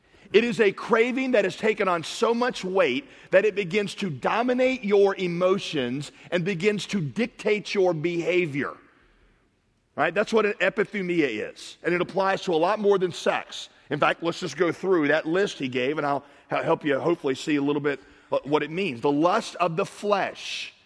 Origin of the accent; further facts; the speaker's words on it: the South, United States; I grew up in the South. I know many of you did.